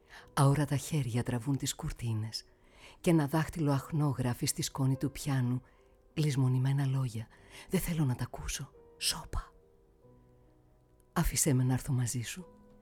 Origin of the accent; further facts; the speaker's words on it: Thessaloniki, Central Macedonia, Greece; σε ξέρω χρόνια, από τότε που πρώτο ήρθα από τη Θεσσαλονίκη.